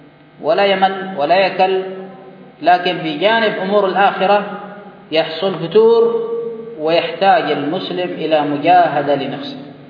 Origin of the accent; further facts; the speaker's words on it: Yemen; accent: Yemeni; يعني كما يقال في لهجتنا اليمنية